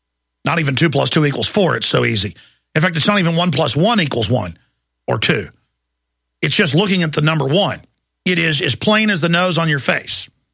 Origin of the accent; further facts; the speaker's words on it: United States; I'm an American. I'm as American as you can get. So Americana, my pedigree is ridiculous. And I won't even get into it here. You don't get more USA, more America than